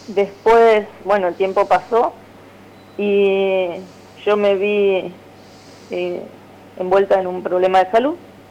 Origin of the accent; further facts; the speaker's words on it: Andino, Santa Fe, Argentina; moved away as an adult; now in San Lorenzo, Argentina; yo nací en Andino, pero soy más sanlorencina porque me vine a los 20 años.